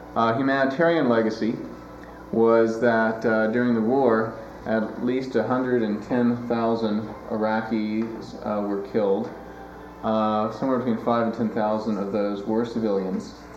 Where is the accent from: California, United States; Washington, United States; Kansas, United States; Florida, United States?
Washington, United States; Bainbridge Island; from Bainbridge Island, Washington, and I do full-time peace education work in the Middle East.